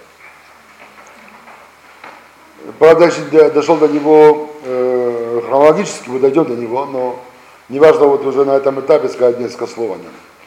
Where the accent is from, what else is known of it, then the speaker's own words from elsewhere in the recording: Russia; born there; И то, что мы сами родились здесь, в России